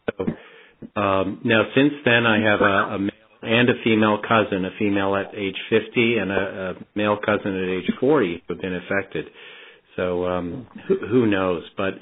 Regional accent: Ontario, Canada; now in United States; And I live in Connecticut, but I'm from Ontario, and I have a great grandmother from Quebec

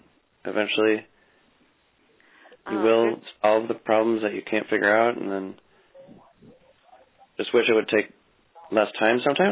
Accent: St. Louis, Missouri, United States; I'm from St. Louis.

